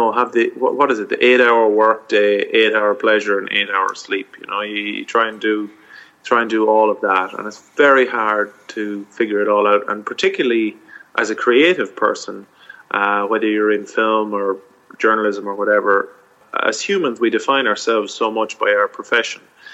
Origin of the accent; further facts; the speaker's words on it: Ireland; also born or lived in Australia; And being Irish and leaving was part of it. And you do allow yourself to feel homesick.